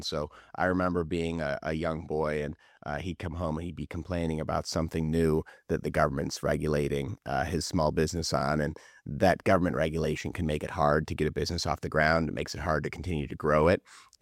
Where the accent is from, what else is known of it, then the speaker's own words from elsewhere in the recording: Richfield, United States; I grew up in Richfield, and it used to be a trucking hub.